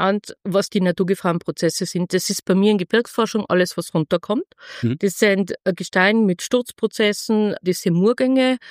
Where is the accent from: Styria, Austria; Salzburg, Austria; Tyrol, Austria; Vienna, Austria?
Tyrol, Austria; Kössen; Ich komme aus Tirol, aus Kössen. Das ist im Nordosten von Tirol, Grenze zu Bayern. Mhm. Bin auf einem Bauernhof aufgewachsen mit Zimmervermietung, so typisch ländlich, wie man sich das vorstellt und wie ganz viele sind.